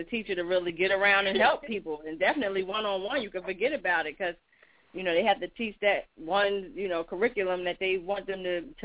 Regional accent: New Jersey, United States; I'm from New Jersey.

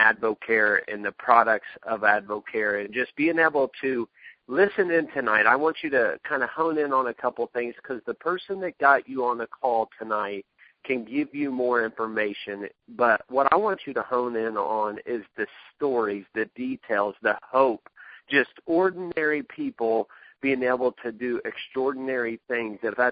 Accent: Lebanon, Indiana, United States; We come from Lebanon, Indiana.

